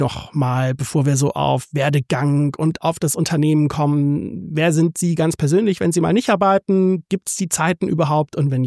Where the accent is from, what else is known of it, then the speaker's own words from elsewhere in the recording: Stuttgart, Baden-Württemberg, Germany; born there; now in Northern Germany; dass ich eigentlich geborener Schwabe bin aus dem Raum Stuttgart und ich bin auch viel, viel länger schon da raus.